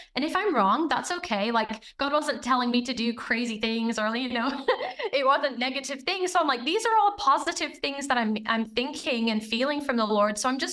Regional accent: England, United Kingdom; So I grew up in England with Irish parents. So my accent has always kind of confused people, even when I was a child.

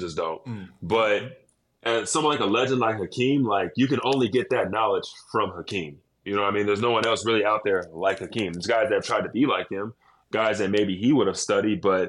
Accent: Dallas, Texas, United States; I told you, I grew up in Dallas.

